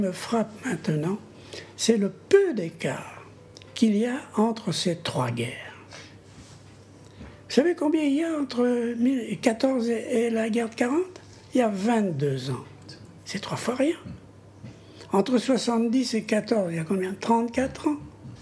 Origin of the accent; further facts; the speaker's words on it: Centre-Val de Loire, France; moi je suis du Loir-et-Cher. J'ai eu une enfance villageoise